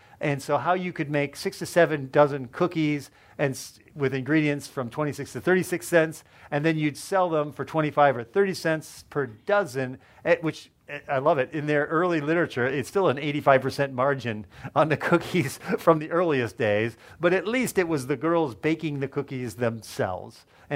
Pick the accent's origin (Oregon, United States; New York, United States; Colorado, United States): Colorado, United States; And I'm from Colorado. And so the girls are selling lots of cookies.